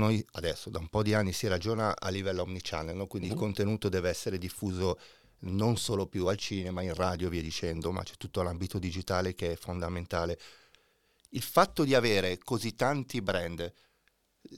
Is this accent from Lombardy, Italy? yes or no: yes; Sesto San Giovanni, Lombardy, Italy; questo perché sono cresciuto a Sesto San Giovanni